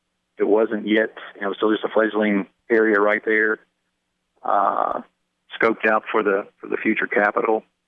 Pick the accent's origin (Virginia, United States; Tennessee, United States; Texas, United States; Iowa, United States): Virginia, United States; Abingdon; I'm from Abingdon, Virginia.